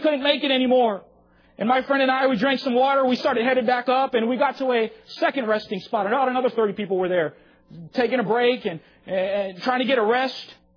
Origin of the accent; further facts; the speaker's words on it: Hawaii, United States; I had the privilege of growing up in Hawaii for about 19 years of my life